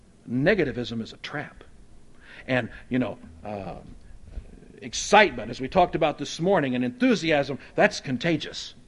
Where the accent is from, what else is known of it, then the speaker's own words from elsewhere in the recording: Oklahoma, United States; when I was growing up in Oklahoma, they'd say, shoot.